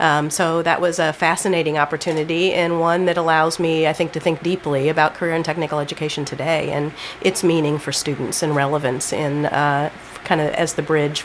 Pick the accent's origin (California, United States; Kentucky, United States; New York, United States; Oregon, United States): Kentucky, United States; Fort Knox; born there; So I was born in Fort Knox, Kentucky, at Ireland Army Hospital.